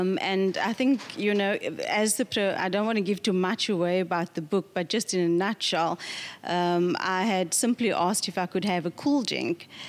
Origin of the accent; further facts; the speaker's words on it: Cape Town, Western Cape, South Africa; I grew up on the Cape Flats in Silvertown in Athlone, and it's actually classified as a township.